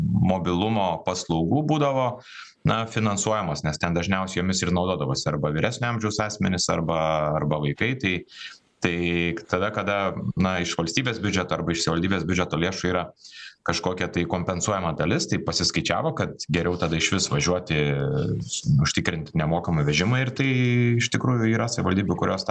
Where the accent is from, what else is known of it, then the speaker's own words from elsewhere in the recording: Šiauliai, Šiauliai County, Lithuania; pats esu šiaulietis